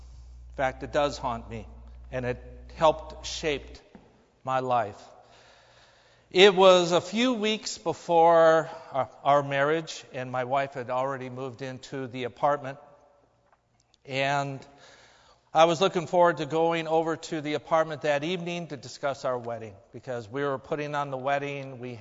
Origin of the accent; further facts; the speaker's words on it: Midwest, United States; I grew up in the Midwest in a blue-collar family. My dad was a machinist. My mom was a stay-at-home mom.